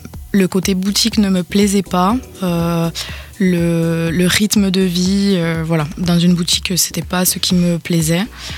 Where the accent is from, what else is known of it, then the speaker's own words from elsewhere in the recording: Occitanie, France; je suis vraiment originaire du Gers et je voulais faire un petit clin d'œil à ma région et aux traditions